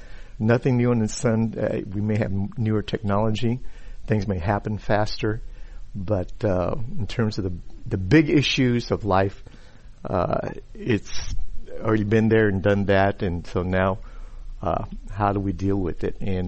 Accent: San Antonio, Texas, United States; And so San Antonio is my hometown, and so we just sensed that the time was right

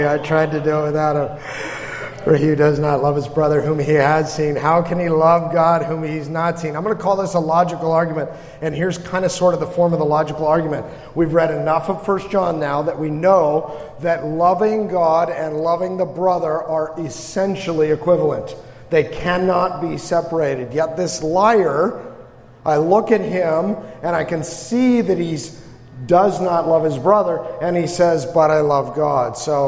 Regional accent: New York, United States; I am from New York, and we have in New York the Subway Superman.

